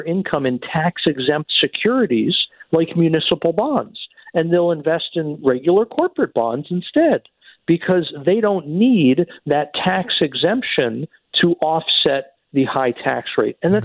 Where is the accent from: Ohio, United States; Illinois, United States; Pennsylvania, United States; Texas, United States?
Pennsylvania, United States; Philadelphia; Again, I'll use my hometown of Philly as an example.